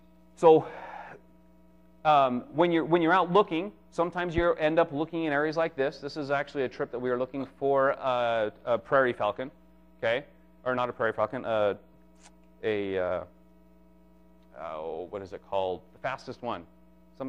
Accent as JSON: {"language": "English", "region": "Utah", "country": "United States", "said": "I'm from Utah, and these are very, very populous in Utah."}